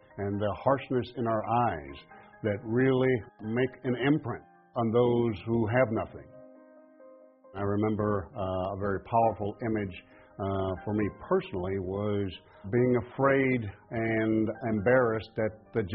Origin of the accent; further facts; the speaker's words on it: Chicago, Illinois, United States; moved away as an adult; also born or lived in Mississippi; now in California, United States; I was born in Mississippi, raised in Chicago, came out to California in the mid-70s to attend college.